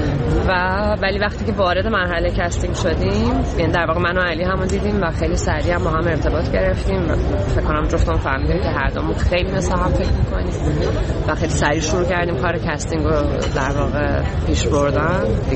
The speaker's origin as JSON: {"language": "Persian", "country": "Iran", "said": "من به عنوان یه ایرانی"}